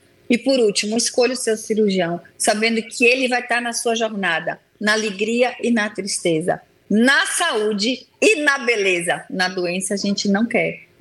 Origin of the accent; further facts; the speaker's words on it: Feira de Santana, Bahia, Brazil; Já temos um em Feira de Santana, na minha terra natal